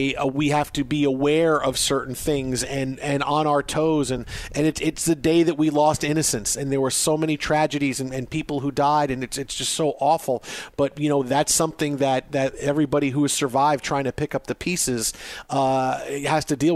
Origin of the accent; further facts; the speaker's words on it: Staten Island, New York, United States; but I grew up on Staten Island